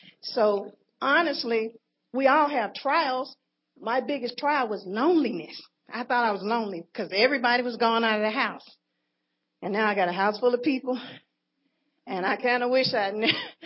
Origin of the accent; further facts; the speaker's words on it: Huntsville, United States; I'm from Huntsville.